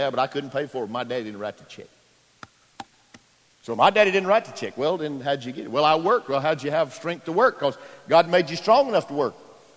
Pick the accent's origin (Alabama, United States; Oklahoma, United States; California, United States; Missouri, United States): Alabama, United States; Pisgah; So I looked up at him and I said, sir, I'm from Pisgah, Alabama. Ain't never had no foie gras.